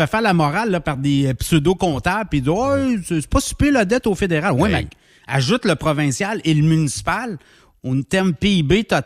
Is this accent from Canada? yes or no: yes; Canada; Parce qu'on est Canadien, on a une dette canadienne.